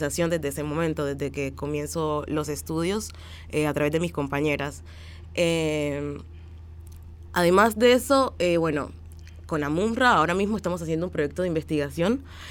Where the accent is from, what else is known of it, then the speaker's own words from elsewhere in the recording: Colombia; moved away as an adult; now in Argentina; Tengo 25 años, hace más o menos 2 años y medio llegué a Argentina. Vine con la motivación de estudiar un posgrado porque en mi país es bastante complicado poder acceder.